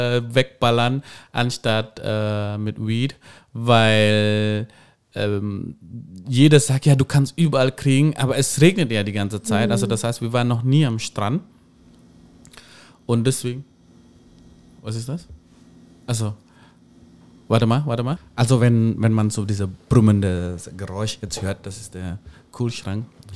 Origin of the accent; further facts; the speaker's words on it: Indonesia; ich weiß, ich komme aus Indonesien